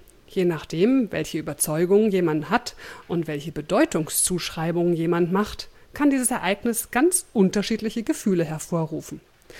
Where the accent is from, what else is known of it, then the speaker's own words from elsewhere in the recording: Berlin, Germany; bevor ich morgen schon wieder losfahre in meine alte Heimat Berlin